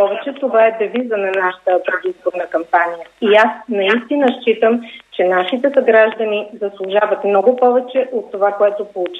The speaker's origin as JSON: {"language": "Bulgarian", "town": "Sofia", "region": "Sofia City", "country": "Bulgaria", "tie": "born or raised there", "said": "Защото аз съм укореняк в Столичани, родена съм в София"}